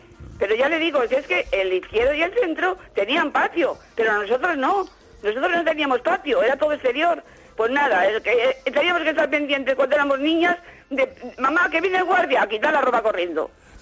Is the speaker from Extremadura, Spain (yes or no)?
no; Madrid, Community of Madrid, Spain; moved away as an adult; now in Almería, Spain; Yo soy madrileña, vivo hace 40 años en tu tierra, en Almería.